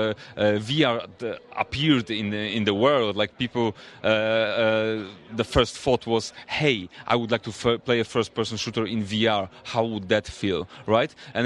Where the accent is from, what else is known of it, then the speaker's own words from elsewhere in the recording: Poland; We come from Poland.